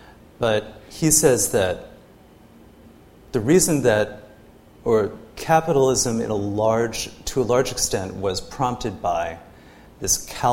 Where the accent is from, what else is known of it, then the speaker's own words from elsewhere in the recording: United States; I think it's really built into being an American, in my opinion.